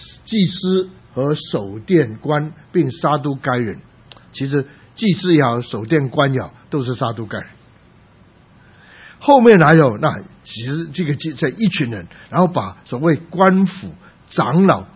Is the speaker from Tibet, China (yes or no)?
no; Guangdong, China; 用这样的话我们广东人讲话